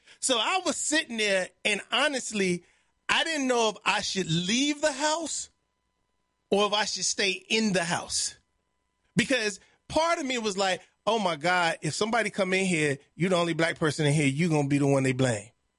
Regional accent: Chicago, Illinois, United States; I come from Inglewood in Chicago. Anybody who knows about Inglewood knows how much violence, drugs, and death and poverty is in that community.

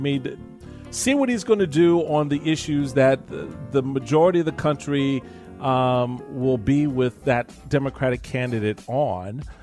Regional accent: Washington, District of Columbia, United States; even my hometown of D.C.

